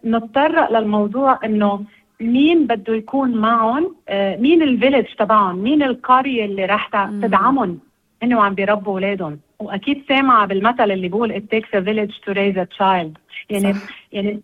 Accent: Lebanon; also born or lived in United States; now in Australia; أنا لبنانية. وصحيح أنه وجودنا بأستراليا كلبنانية

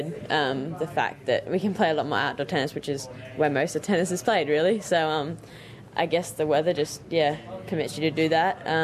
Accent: England, United Kingdom; born there; because I was born in England

